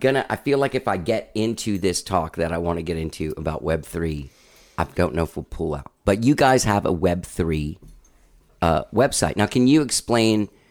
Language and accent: English; United Kingdom; And I kept on going, like, God, I'm a Brit.